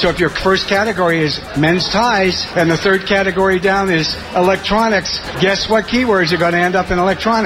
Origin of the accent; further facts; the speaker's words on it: Manchester, New Hampshire, United States; from Manchester, New Hampshire.